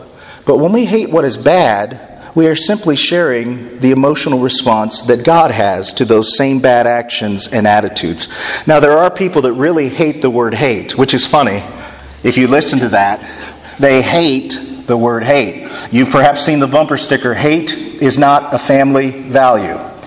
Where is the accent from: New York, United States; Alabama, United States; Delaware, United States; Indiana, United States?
Indiana, United States; also born or lived in Laredo, Texas / Connecticut; I was born in Laredo, Texas. I lived most of my life in Indiana. Spent a couple years in Connecticut and then moved here 12 years ago. I'm a transplanted Wisconsinite.